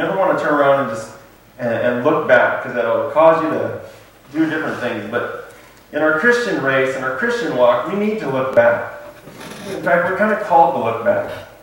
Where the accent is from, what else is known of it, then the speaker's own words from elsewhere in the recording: Illinois, United States; Well, I grew up in Illinois where it's perfectly flat.